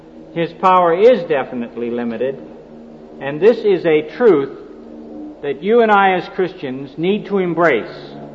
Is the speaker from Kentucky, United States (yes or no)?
no; Seattle, Washington, United States; I was raised in Seattle. We lived in the country.